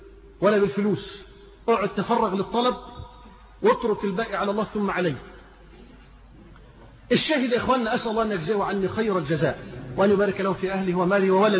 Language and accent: Arabic; Suez, Suez Governorate, Egypt; قلت لكم أن أنا سافرت من السويس إلى المملكة السعودية